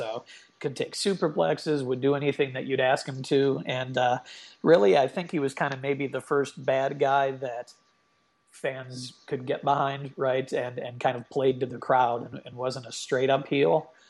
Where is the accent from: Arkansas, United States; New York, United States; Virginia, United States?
New York, United States; Buffalo; I'm a Buffalo Bills fan. I'm from Buffalo